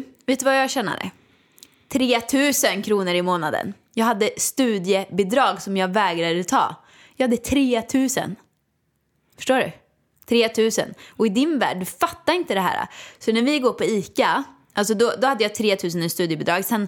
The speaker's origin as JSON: {"language": "Swedish", "town": "Åmål", "region": "Västra Götaland County", "country": "Sweden", "said": "jag kom ju från Åmål och gick på Balettakademin"}